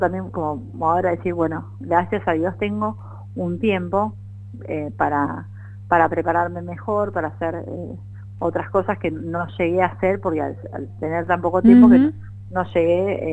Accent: Argentina; Yo soy la única argentina.

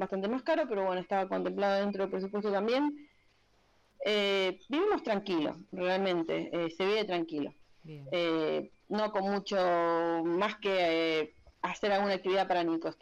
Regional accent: Rosario, Santa Fe, Argentina; yo soy de Rosario

